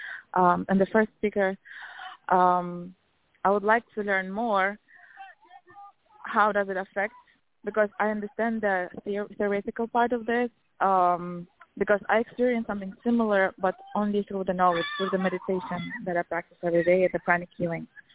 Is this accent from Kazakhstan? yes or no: yes; Kazakhstan; and I'm from Kazakhstan.